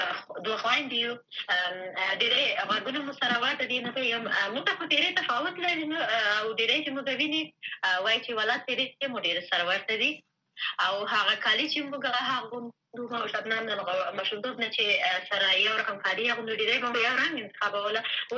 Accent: Afghanistan; دا چې کله وایي چې په افغانستان کې را لویه شوې په افغانستان کې مې زده کړې کړي او لا هم مبارزه مې ژوند په افغانستان کې دی

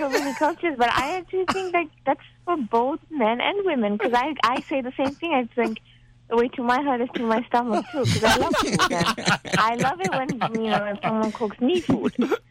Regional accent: Bangladesh; in my culture, which is I'm from Bangladesh, and men don't usually cook.

